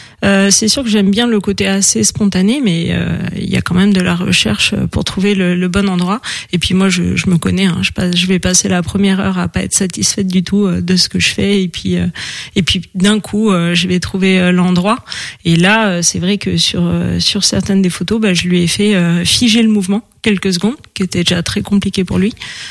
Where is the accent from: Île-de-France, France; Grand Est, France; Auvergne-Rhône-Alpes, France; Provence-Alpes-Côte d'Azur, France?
Île-de-France, France; Paris; j'ai passé mon enfance à Paris et à l'issue de mes études, j'ai déménagé dans la vallée par motivation pour le mode de vie à la montagne